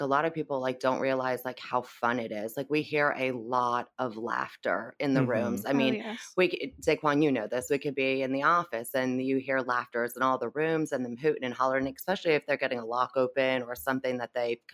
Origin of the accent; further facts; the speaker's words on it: Pennsylvania, United States; So originally I'm from the North, Pennsylvania, and my husband and I were looking for a home in the South.